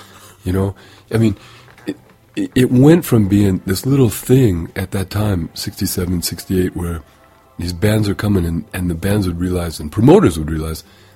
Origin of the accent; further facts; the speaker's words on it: Denver, Colorado, United States; So I grew up here in Denver, and you know, Irish, you know, and Catholic